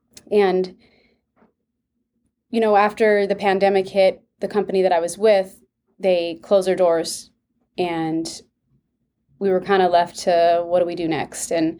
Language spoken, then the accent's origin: English; California, United States; So I grew up in California, and I joined the military and did that for a little bit.